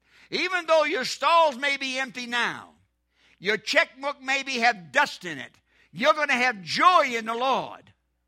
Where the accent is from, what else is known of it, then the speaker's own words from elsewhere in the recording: New Hampshire, United States; See, I'm saying it different. I'm from New Hampshire, Randall.